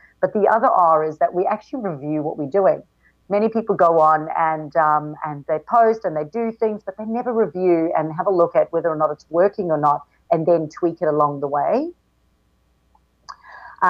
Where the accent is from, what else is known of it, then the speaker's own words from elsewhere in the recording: South Africa; moved away as an adult; now in Gold Coast, Australia; I'm originally from South Africa, and my husband at the time and I got the opportunity to immigrate to Australia.